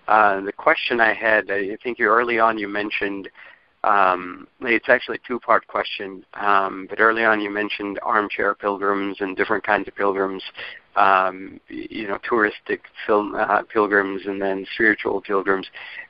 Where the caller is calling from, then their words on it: California, United States; I'm calling from California also.